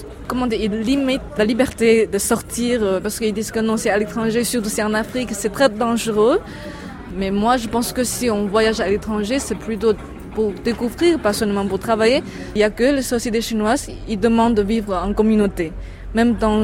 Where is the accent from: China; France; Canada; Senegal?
China; Hunan; Je viens de la province de Hunan, au centre de la Chine. Mes parents, ils sont divorcés quand j'étais tout petite. Ma mère, elle est commerçante et mon père, il est chauffeur. Donc voilà, je vis plutôt avec ma grand-mère.